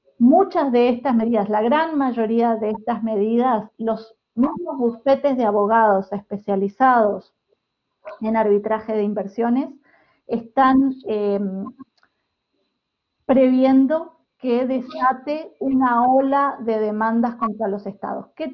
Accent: Uruguay; yo soy uruguaya, así que tengo ahí un sesgo

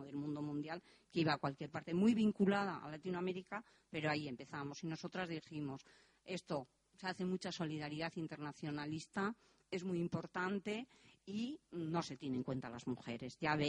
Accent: Basque Country, Spain; habíamos vivido la dictadura y nosotras en la dictadura, como mujeres y como pueblo vasco y como pueblo del Estado español, recibimos una solidaridad inmensa

